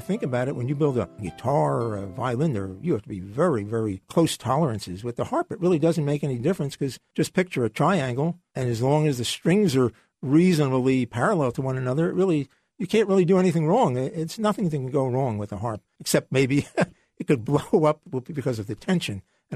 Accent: Hillside, New Jersey, United States; No, Hillside, New Jersey. Hillside, there you go. Hillside is probably way above water. Cute little suburb of Newark.

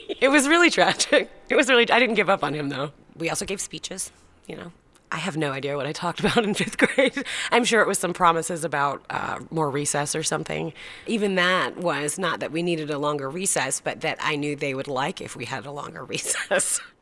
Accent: Kansas City, Missouri, United States; I'm from Kansas City, Missouri.

